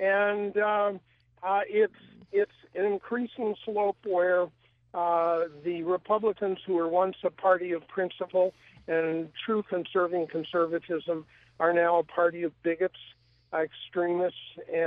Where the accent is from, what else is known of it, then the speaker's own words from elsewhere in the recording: Kentucky, United States; now in Kingston, United States; I grew up in Kentucky. Back in the 60s